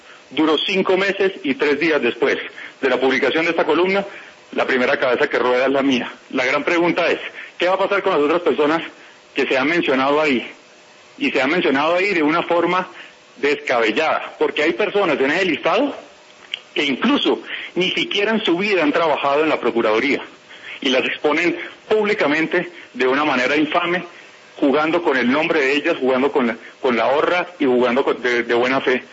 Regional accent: Colombia; como todos los colombianos

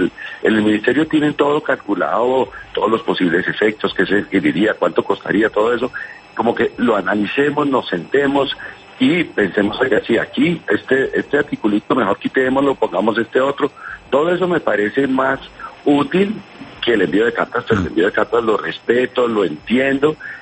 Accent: Bogotá, Colombia; Como bogotano que también soy, pues espero lo mejor de ella.

